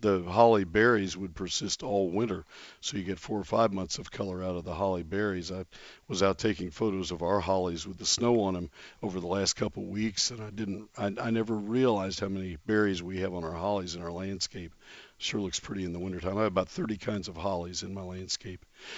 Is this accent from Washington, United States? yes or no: no; San Antonio, Texas, United States; born there; it was born in the same city I was born in San Antonio.